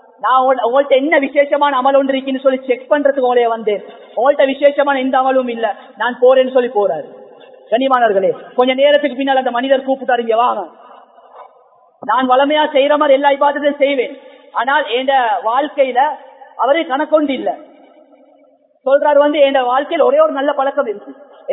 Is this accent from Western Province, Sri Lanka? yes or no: yes; Colombo, Western Province, Sri Lanka; கொழும்புல, நானும் கொழும்பு தான்